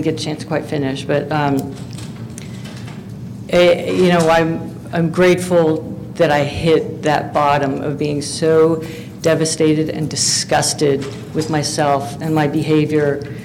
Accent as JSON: {"language": "English", "town": "San Jose", "region": "California", "country": "United States", "said": "I'm from San Jose, California."}